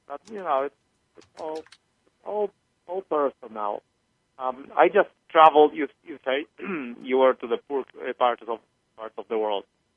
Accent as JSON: {"language": "English", "country": "Poland", "second_language": "English", "said": "I'm originally from Poland, so neighboring countries."}